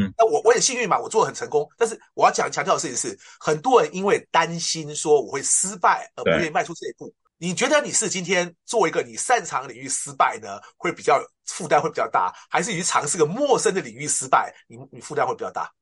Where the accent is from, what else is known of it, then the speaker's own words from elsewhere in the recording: Taiwan; 那我觉得我们台湾人有很多人比我更好的人才啊